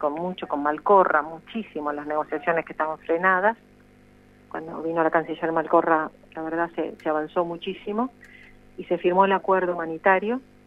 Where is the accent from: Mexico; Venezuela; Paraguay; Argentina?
Argentina; soy una periodista argentina